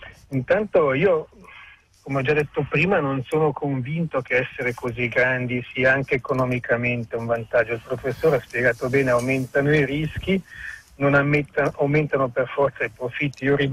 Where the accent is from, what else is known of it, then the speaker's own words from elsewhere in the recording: Ticino, Switzerland; come ticinesi, come svizzeri